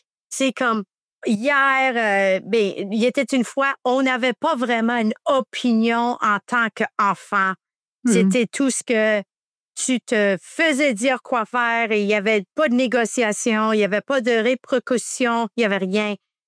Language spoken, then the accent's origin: French; Hamilton, Ontario, Canada; Je suis ici de Hamilton, Ontario.